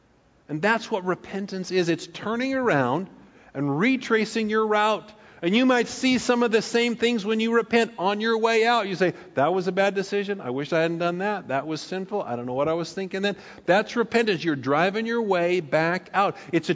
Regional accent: Paradise, California, United States; If you were to leave here and drive to my hometown to go to paradise, you could go up the Skyway, you could go up Clark Road

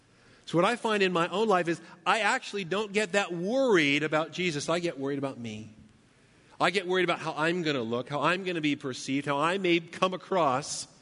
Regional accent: Paradise, California, United States; We went to my hometown, which is Paradise, California. It's about 100 miles north of here. It's a small town.

